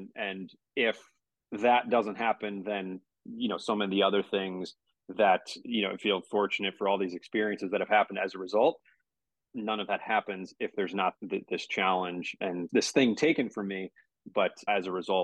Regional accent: St. Louis, Missouri, United States; Played growing up in St. Louis, played through the youth programs in St. Louis

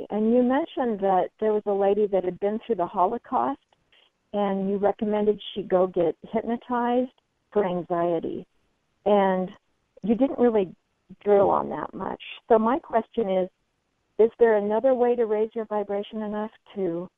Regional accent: Boise, Idaho, United States; Welcome to my hometown. I'm glad

